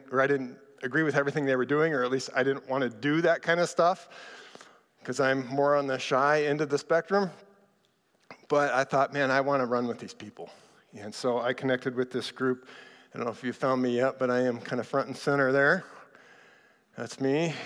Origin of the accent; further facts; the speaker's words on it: El Paso, Texas, United States; As Aaron mentioned, I am from El Paso. We've been there about 17 years, and it's a pretty amazing place.